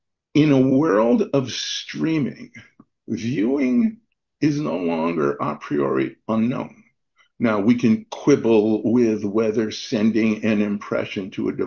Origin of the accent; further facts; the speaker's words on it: United States; oh, I'm an American, is simply because I believe that the U.S. is somewhat of an anomalous market globally.